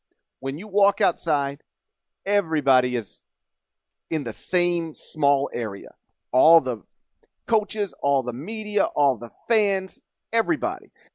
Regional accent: Memphis, Tennessee, United States; Like, I know I'm from Memphis. People take a crap on Memphis all the time.

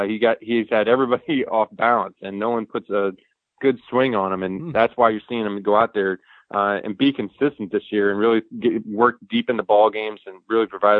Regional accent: St. Louis, Missouri, United States; You know, I grew up in St. Louis, and the Rams, you know, that's when they came into town, and they were really bad for a long time

